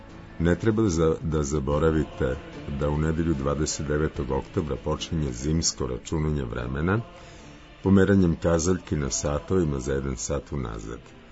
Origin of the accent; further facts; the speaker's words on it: Ljubljana, Central Slovenia, Slovenia; also born or lived in Postojna / Piran / Novo Mesto; Rođen sam u Ljubljani, a živeo sam u Postojni, onda u Piranu, pa u Novom Mestu, pa ponovo u Ljubljani.